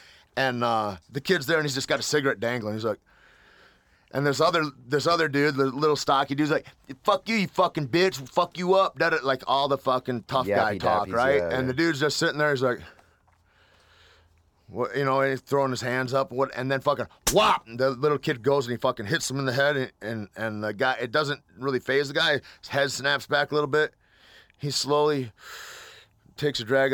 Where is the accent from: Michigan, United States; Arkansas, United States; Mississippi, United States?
Michigan, United States; No, I grew up in Michigan, but I've been in New Mexico since early 90s